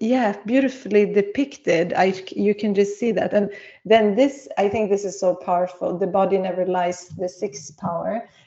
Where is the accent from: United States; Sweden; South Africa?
Sweden; first language Swedish; English is a second language; it's more my mother tongue since I grew up here